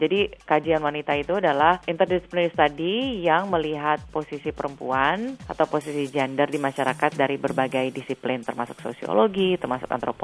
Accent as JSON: {"language": "Indonesian", "country": "Indonesia", "tie": "born or raised there", "said": "buat saya, lahir dan besar di Indonesia, terutama di budaya Jawa, saya melihat ketimpangan gender yang sangat kuat sekali. Jadi di kehidupan saya aja, sebagai perempuan Jawa"}